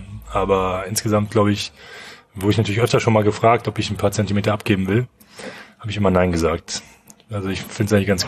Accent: Berlin, Germany; born there; now in Münster, Germany; Bin jetzt hier neu in Münster seit knapp 2 Wochen. Bin gebürtig aus Berlin.

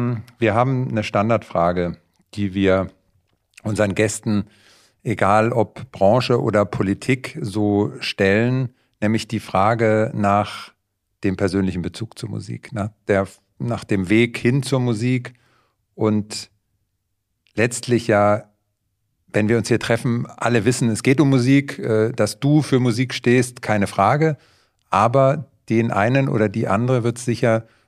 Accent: Heidelberg, Baden-Württemberg, Germany; Wir outen uns, wir sind beide Kurpfälzer, also falls wir ins Kurpfälzische abrutschen sollten, man sehe es uns nach. Als Heidelberger sind wir ein paar Kilometer auseinander groß geworden, in einem ähnlich gelagerten pfälzischen Wertesystem.

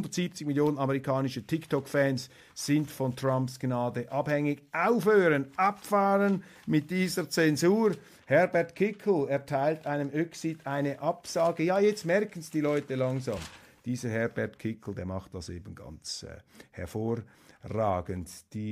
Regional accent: Switzerland; Trotzdem als Schweizer befürworte ich dieses WEF.

